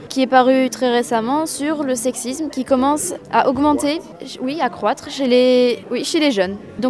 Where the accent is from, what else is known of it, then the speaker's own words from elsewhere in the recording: Algeria; moi, je suis algérienne, j'ai grandi avec la famille qui est plus valorisée que la carrière, la vie professionnelle